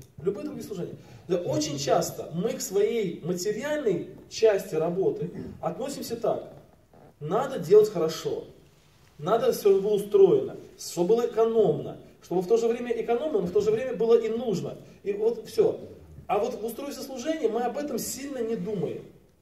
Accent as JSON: {"language": "Russian", "town": "Tolyatti", "region": "Samara Oblast", "country": "Russia", "said": "Я же из Тольятти, там они выпускаются."}